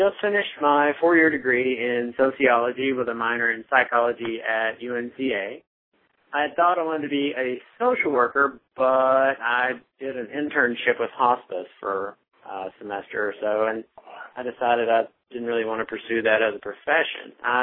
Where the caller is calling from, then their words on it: Asheville, North Carolina, United States; I am attending from Asheville, North Carolina. It is the closest larger town to Western Carolina, actually.